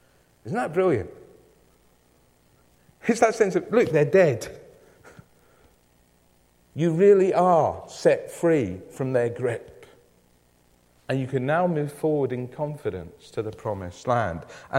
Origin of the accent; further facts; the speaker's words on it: United Kingdom; Well, he won, but hey, I'm British, we won.